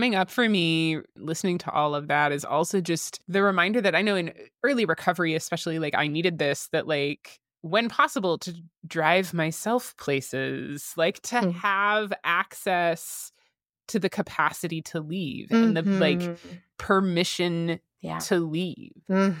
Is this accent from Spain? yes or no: no; Las Vegas, Nevada, United States; my situation is that I grew up in Las Vegas. My immediate family is still there.